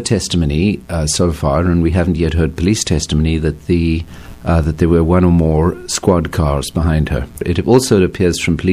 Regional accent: Canada; what I would regard as a Canadian citizen as absolutely understandable and predictable civil disobedience

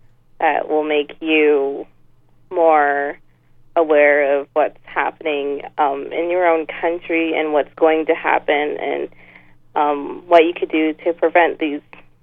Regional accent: Ontario, Canada; being Indigenous and a woman and growing up in Chemical Valley

